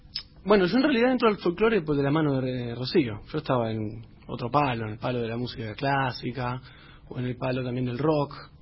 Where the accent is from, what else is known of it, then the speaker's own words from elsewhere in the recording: Chivilcoy, Buenos Aires Province, Argentina; also born or lived in San Isidro; Yo nací en Buenos Aires, pero vivo en Chivilcoy desde toda la vida.